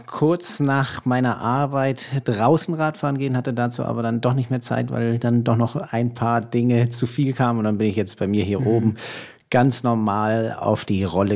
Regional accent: Berlin, Germany; also born or lived in Hamburg; in Hamburg wohne, auch eher, sag ich mal, Hamburg zugehörig, aber finde beide Städte top, aber so lange, wie ich in Berlin aufgewachsen bin

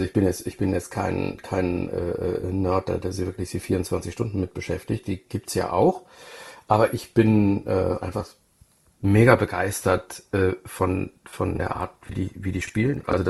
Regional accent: Heidelberg, Baden-Württemberg, Germany; Also ich komme nicht aus Leiden, aber die Stadt, aus der ich komme, die liegt sehr in der Nähe, Heidelberg, also um die Ecke

